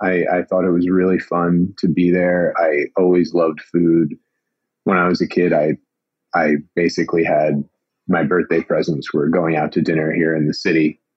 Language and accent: English; Cedar Grove, New Jersey, United States; It was in Wayne, New Jersey. I grew up in Cedar Grove, New Jersey.